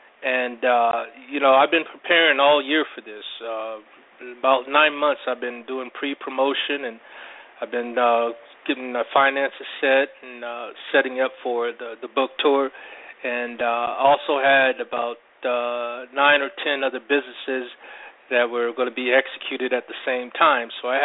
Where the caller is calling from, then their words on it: Las Vegas, Nevada, United States; I'm live from Las Vegas, Sin City, and I'm glad to be back on the radio.